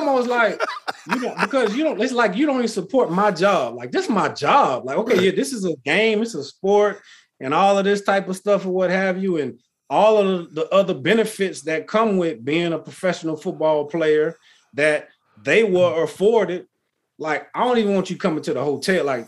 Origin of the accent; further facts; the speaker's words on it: Texas, United States; I mean, I grew up in Texas.